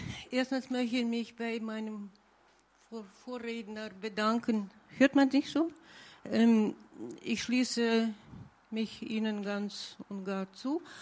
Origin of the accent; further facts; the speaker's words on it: Saint Petersburg, Russia; der die Tragödie meiner Heimatstadt zum ersten Mal beim Namen genannt. Das war ein Leningrader Genozid.